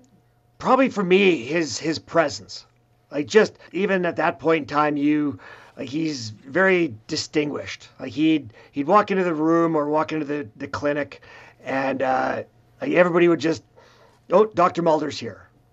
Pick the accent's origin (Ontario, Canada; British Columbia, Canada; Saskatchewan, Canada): Saskatchewan, Canada; Swift Current; I'm from Swift Current. So we're about a little over 2 hours away.